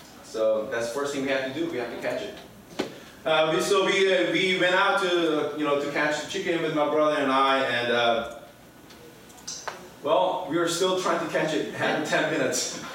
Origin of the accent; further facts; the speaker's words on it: Honduras; my father is a missionary. I grew up in Honduras